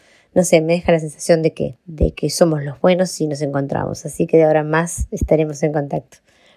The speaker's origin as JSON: {"language": "Spanish", "country": "Uruguay", "said": "de Uruguay."}